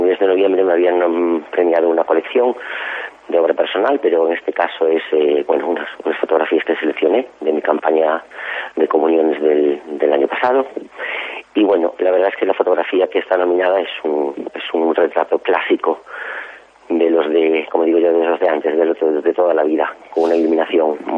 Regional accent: Galicia, Spain; somos 12 los gallegos nominados

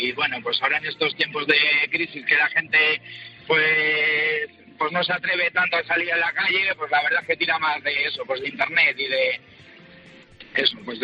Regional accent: La Rioja, Spain; Yo soy de La Rioja y bueno, pues ahí tenemos muchas cosas buenas también.

